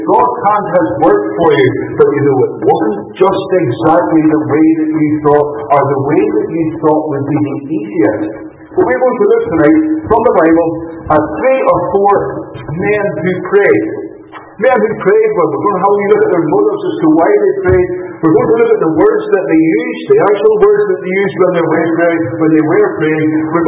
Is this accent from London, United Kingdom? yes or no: no; Northern Ireland, United Kingdom; moved away as an adult; now in Fife, United Kingdom; always lived in Drummond. My son is growing up with a decidedly more Fife accent than I am. But I was born and raised in Northern Ireland. I moved across here in 2001 when I got married. So I have been here nearly 16 years now. But supposedly I still haven't lost the Irish accent.